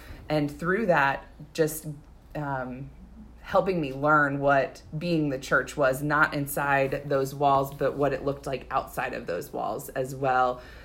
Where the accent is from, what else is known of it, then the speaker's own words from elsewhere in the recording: Knoxville, Tennessee, United States; also born or lived in Madison, Wisconsin; I was born in Madison, Wisconsin, as my dad was finishing up some of his education. And from there, when I was going into first grade, we moved down to Knoxville, Tennessee.